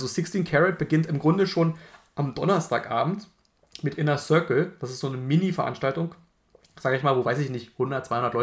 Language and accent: German; Berlin, Germany; Ich sag nicht, damit wir es nicht falsch verstehen, dass ich hier als Berliner